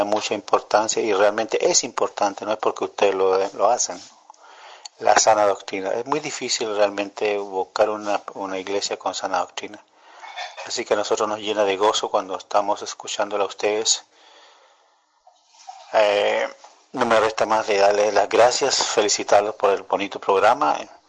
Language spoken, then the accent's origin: Spanish; Concepción, Biobío, Chile; now in San José, Costa Rica; Yo vivo aquí en San José, Costa Rica, aproximadamente como 22 años, Soy del lado de Santiago, para ser más exacto, la parte de Concepción.